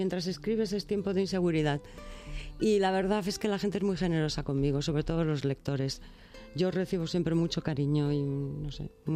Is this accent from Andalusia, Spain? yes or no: no; Bilbao, Basque Country, Spain; moved away as an adult; now in Madrid, Spain; yo nací en Bilbao y estuve viviendo allí hasta los 18 años. Y luego viví en Madrid, bueno, vivo en Madrid, de hecho.